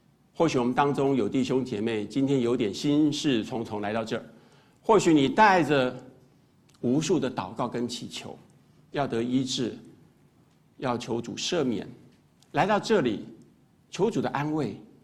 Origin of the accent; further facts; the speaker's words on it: Taiwan; 我是第一次作为一个台湾人第一次爬上去